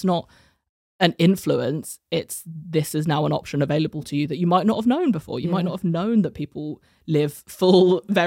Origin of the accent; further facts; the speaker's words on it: United Kingdom; So I'm from the UK, but my mum is Chinese Guyanese.